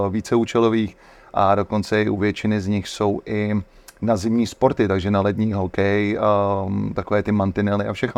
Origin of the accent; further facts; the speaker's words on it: Prague, Czechia; A byla v Nebušicích a já jsem v té době žil v Řepích